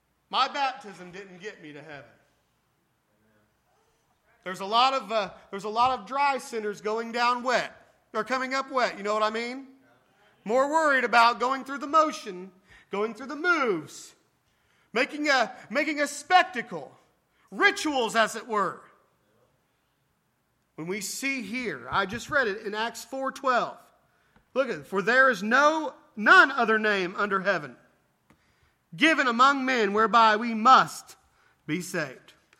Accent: Indiana, United States; Now, I'm from Indiana. I'm a Hoosier. We say things wrong.

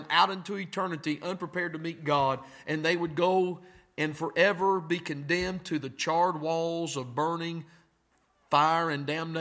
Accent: United States; Look, I'm an American. I'm red, white, and blue.

